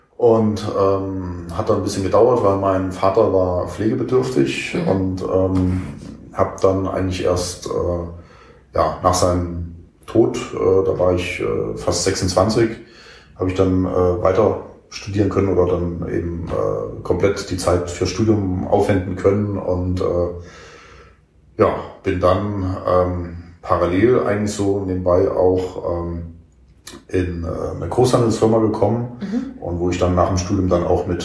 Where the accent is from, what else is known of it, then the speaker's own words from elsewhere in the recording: Kassel, Hesse, Germany; Nee, ich bin gebürtiger Kasselener, wie man so schön sagt.